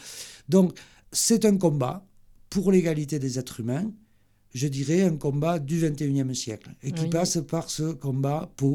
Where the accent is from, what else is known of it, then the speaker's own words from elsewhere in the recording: Occitanie, France; des cinéastes occitans, chez nous, en Occitanie, donc il n'y en a quasiment pas.